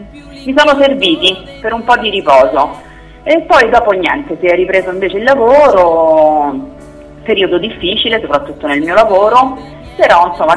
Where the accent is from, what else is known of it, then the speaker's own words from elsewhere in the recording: Rome, Lazio, Italy; ho 47 anni e sono di Roma, vivo a Roma.